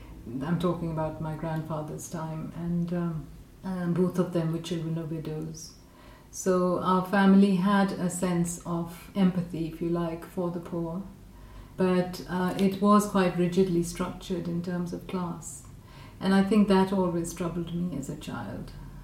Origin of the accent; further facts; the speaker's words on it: Karachi, Sindh, Pakistan; also born or lived in Lahore / Rawalpindi / Bangladesh; I was born in Karachi, but we had quite a peripatetic childhood, with my father being moved around quite a lot. So every 3 years we'd go to different places. And we have lived in Lahore quite a lot, and Rawalpindi, and also what was formerly East Pakistan